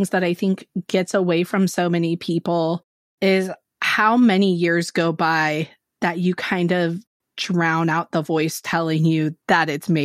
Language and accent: English; California, United States; Yeah, California, so same.